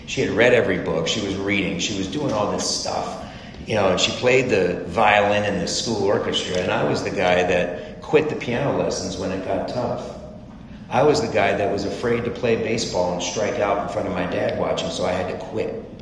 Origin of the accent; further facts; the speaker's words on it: Fairfax, Virginia, United States; I grew up in this suburban town that I could not wait to escape.